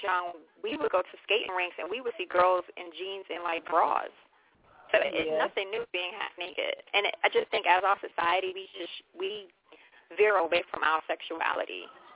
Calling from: Houston, Texas, United States; I'm from Houston, Texas.

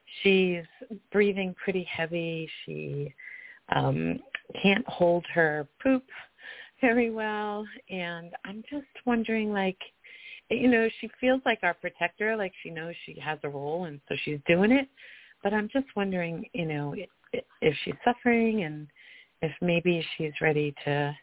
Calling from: Colorado, United States; I'm calling from Colorado.

